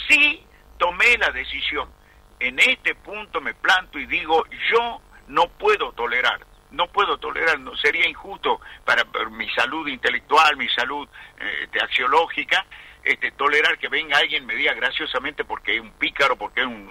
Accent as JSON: {"language": "Spanish", "region": "Salta", "country": "Argentina", "tie": "born there", "said": "yo que nací en Salta y espero morir en mi querida Salta"}